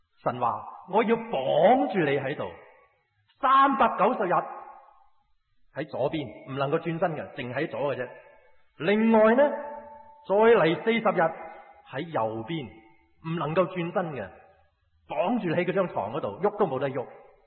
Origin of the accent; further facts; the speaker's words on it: Hong Kong; 我哋香港人好同心